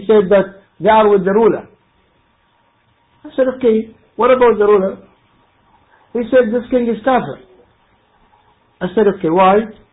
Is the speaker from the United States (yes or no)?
no; Saudi Arabia; English is a second language; I said, yes, I'm from Saudi.